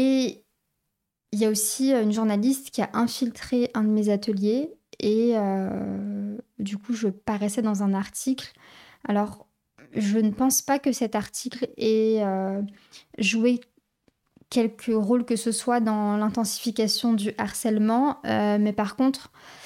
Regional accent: France; born there; also born or lived in Algeria / Panama / Argentina; Donc je suis une femme africaine, amazigh, sahraouia, et je suis née en France et j'ai assez tôt navigué entre la France et l'Algérie notamment. Et un petit peu plus tard dans ma vie, j'ai vécu notamment au Panama. Et j'ai été formée aussi en Argentine.

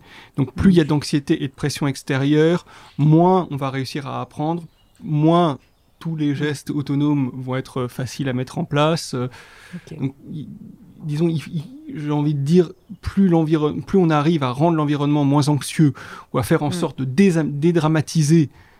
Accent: Switzerland; born there; je suis né en Suisse, je suis franco-suisse

